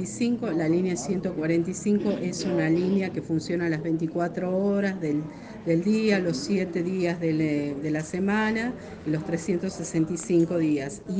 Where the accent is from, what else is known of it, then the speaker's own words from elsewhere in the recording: Argentina; porque nosotros como argentinos estamos celebrando el 10 de diciembre